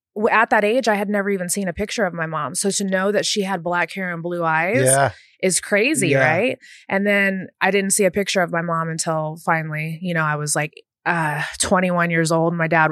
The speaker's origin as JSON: {"language": "English", "town": "Las Vegas", "region": "Nevada", "country": "United States", "tie": "born or raised there", "also_born_or_lived": "Houston", "said": "But I was born in Houston, grew up in Vegas."}